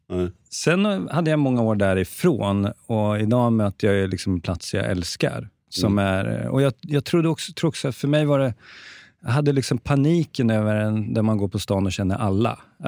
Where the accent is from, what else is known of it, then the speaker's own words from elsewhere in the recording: Örnsköldsvik, Västernorrland County, Sweden; now in Örebro, Sweden; kommer ju från Örebro nu, men jag är ju från Övik. Men jag har insett att jag då, liksom, nu är jag ju i något form av mellanland, när man liksom hälften av sitt medvetna liv inte har bott i Övik.